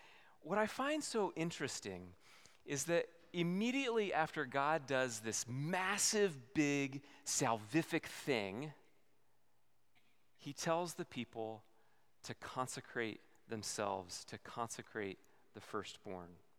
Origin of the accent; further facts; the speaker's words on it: Midwest, United States; I don't really know how to say it, but I grew up in the Midwest, so.